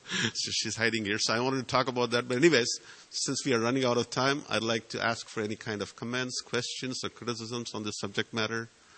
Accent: Kaundinyapur, Maharashtra, India; born there; I was born in Kaundinyapur, the headquarters of Vaidarbhi.

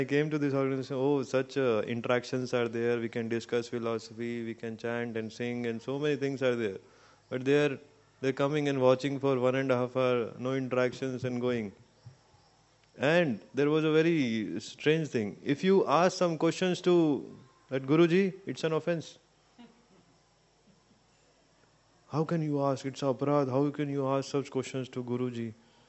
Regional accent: Gurgaon, Haryana, India; Like before coming to this organization ISKCON, I was somewhere connected in my hometown, Gurgaon.

